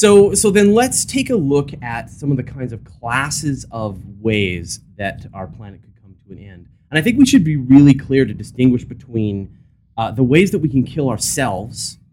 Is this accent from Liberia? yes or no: no; Canada; as a Canadian